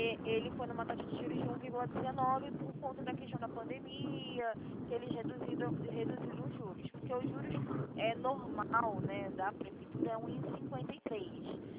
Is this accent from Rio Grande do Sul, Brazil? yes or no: no; Rio de Janeiro, Brazil; Então, não sou de São Paulo. Eu atendo todos os convênios do Rio de Janeiro, sou daqui do Rio de Janeiro, tá?